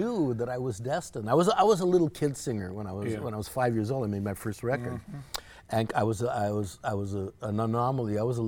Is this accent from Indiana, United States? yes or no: no; Los Angeles, California, United States; Well, I was Mexican in a black neighborhood, so you know, yo Mexican, You know, I grew up in South Central LA when it was predominantly 90-some% black and the rest Latino